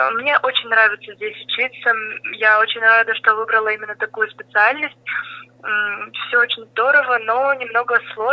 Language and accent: Russian; Sosnovskoye, Russia; ведь я сама из Сосновского